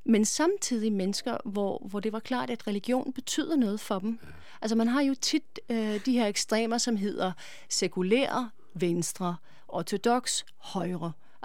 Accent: Connecticut, United States; also born or lived in New York; Altså, jeg voksede op hovedsageligt på Østkysten i New York og Connecticut.

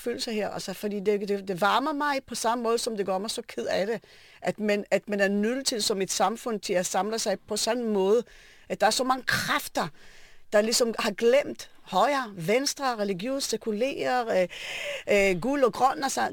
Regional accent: Ra'anana, Central District, Israel; Nej, altså jeg er født og opvokset i Ranana, mm-hmm. Og alle sammen i Ranana.

